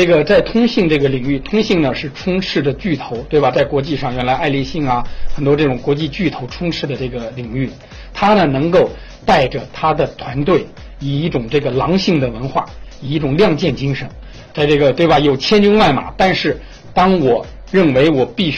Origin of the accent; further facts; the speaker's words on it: Tianjin, China; 我是天津人。